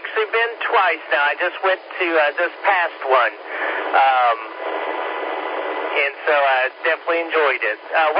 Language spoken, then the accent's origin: English; Wilmington, North Carolina, United States; now in Connecticut, United States; I think most of my family, we all grew up in Wilmington, North Carolina. And then my parents moved us up to Connecticut.